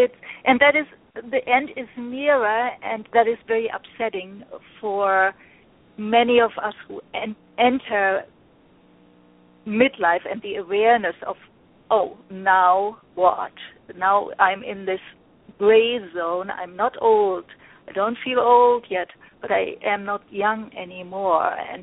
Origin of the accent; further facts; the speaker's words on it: Germany; English is a second language; I'm from Germany. You probably hear my accent.